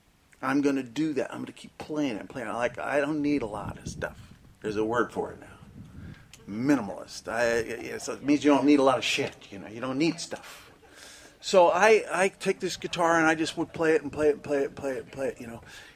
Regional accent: California, United States; Because I grew up in California listening to … listening

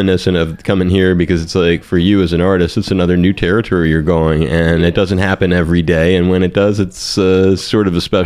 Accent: East Coast, United States; now in Hawaii, United States; Where I grew up on the East Coast, it was, you know … was a heroic figure, other reggae cats … But here in Hawaii

